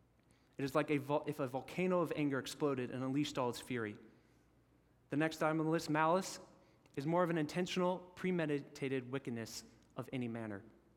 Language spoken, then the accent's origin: English; the South, United States; Like when I, as a Southerner, have to put on that thick and heavy winter coat